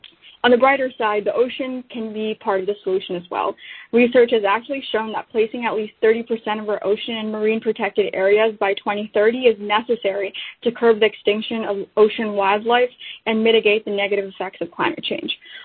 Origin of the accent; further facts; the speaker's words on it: Boston, Massachusetts, United States; Growing up in Boston, I always remember biking with my friends and family around Boston Harbor